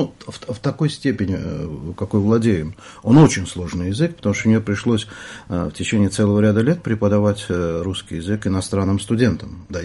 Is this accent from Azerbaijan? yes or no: yes; Baku, Azerbaijan; moved away as an adult; Во-первых, я родился в Баку. Я в 20 лет уже не был на родине, но в том Баку, в котором я прожил до 40 лет, там жило десятки национальностей, многонациональный, интернациональный город.